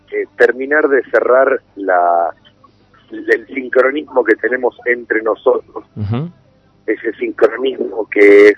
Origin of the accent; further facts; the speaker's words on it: Buenos Aires, Argentina; also born or lived in Tucumán; Yo me fui de relativamente chico, a los 8 años ya, mi viejo me llevó a vivir a Buenos Aires, provincia la cual también adoro, donde crecí, pero la provincialidad jamás la perdí, jamás me dejé de sentir tucumano